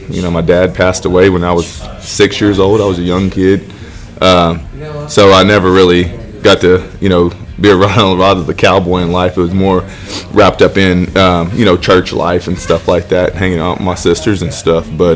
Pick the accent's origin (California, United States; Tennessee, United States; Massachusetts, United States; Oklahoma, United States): Oklahoma, United States; Pawhuska; You know, I was born in Pawhuska, Oklahoma